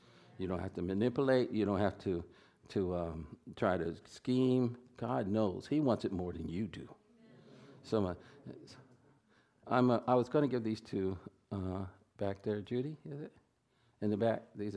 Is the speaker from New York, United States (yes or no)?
no; Atwater, California, United States; I'm not a Virginian. And I was raised in California. Okay. I was raised down in this valley, little town called Atwater. Dad was in the military, and we got stationed there years ago.